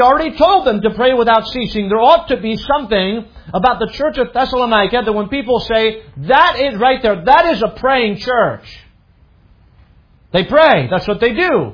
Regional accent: France; now in United States; I know we live in the United States of America, but I grew up in France.

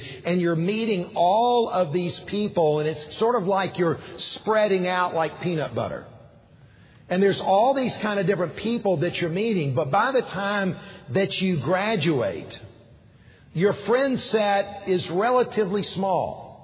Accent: South Carolina, United States; He came from California. I was from South Carolina. We came from two different worlds.

